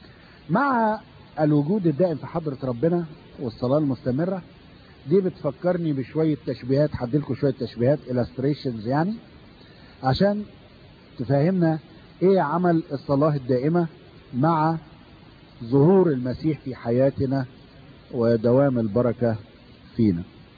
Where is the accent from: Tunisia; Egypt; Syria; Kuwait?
Egypt; سموه بلية عندنا في مصر، عندكم يسموه طلبة